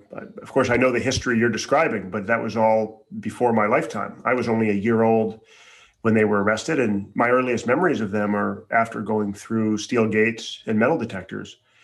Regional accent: Chicago, Illinois, United States; And mind you, I grew up in Chicago for the most part.

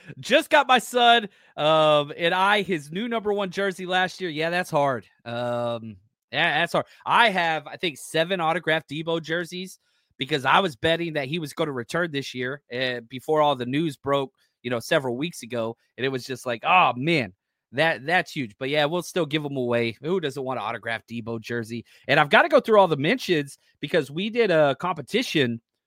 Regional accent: Dallas, Texas, United States; Born and raised in Dallas my entire life.

